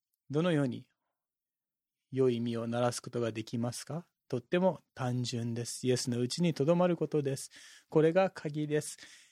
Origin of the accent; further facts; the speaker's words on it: Oregon, United States; Japanese is a second language; now in Japan; 日本では馴染みのないブラックベリーですけど、私の出身のオレゴン州では自然とブラックベリーがあちこちで育ってきます。